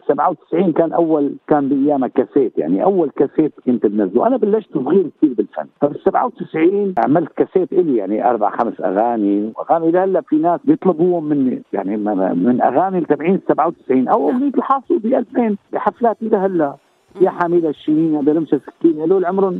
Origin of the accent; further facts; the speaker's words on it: Latakia Governorate, Syria; من الجمهورية العربية السورية، أنا سوري من محافظة اللاذقيه، محافظة اللاذقيه في ريف اسمه رأس البسيط قرية الزيتوني، أنا من هيدي المنطقة، ربيت باللاذقيه،